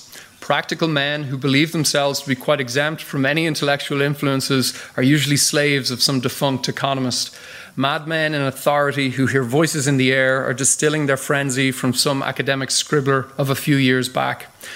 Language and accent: English; Ireland; As an Irishman